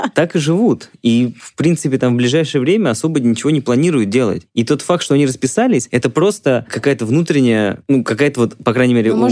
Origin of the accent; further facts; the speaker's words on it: Vladimir, Vladimir Oblast, Russia; В Суздале, ну, поскольку я из Владимира, то все в Суздале катаются.